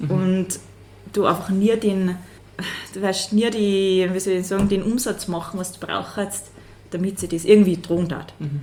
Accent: Sankt Johann in Tirol, Tyrol, Austria

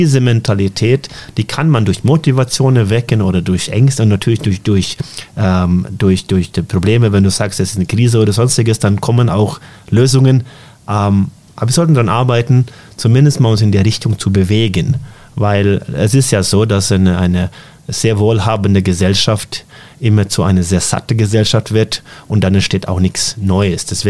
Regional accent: Norway; aber auch meine Heimat Norwegen, wir leben in einer verdammt bequemen Welt.

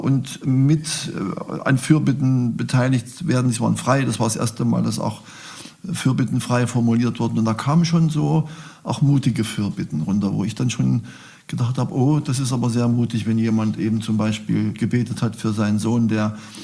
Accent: Leipzig, Saxony, Germany; Und ich komme ja aus Leipzig

